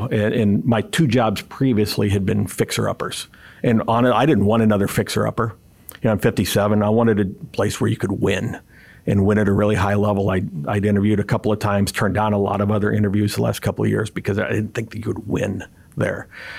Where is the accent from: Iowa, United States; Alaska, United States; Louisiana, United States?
Iowa, United States; and I'll pick on Nebraska because I'm from Iowa, right?